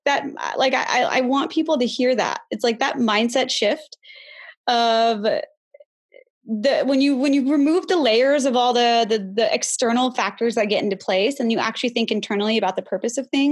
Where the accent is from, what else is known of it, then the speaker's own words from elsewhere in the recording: India; I'm absolutely proud of being Indian, right?